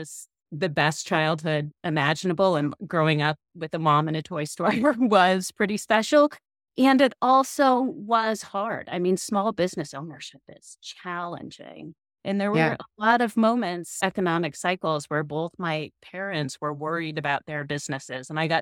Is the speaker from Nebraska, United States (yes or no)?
yes; Omaha, Nebraska, United States; I grew up in Omaha, Nebraska, and my dad ran a family business that was started by my great-grandfather.